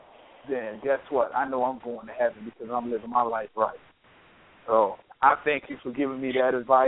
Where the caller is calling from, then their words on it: Pensacola, Florida, United States; I'm calling from Pensacola, Florida.